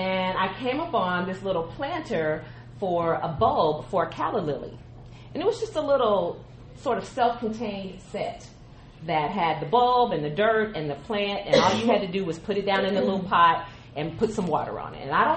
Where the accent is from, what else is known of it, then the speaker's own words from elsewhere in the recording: Midwest, United States; I grew up in the Midwest, and if anyone who's ever lived in the Midwest, you know that the winter months are gray, and we go weeks without seeing sun.